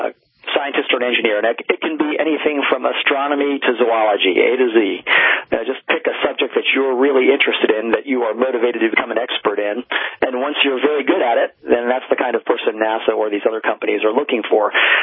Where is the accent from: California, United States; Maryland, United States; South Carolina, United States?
Maryland, United States; Baltimore; Well, I was about 10 years old, growing up in Baltimore, Maryland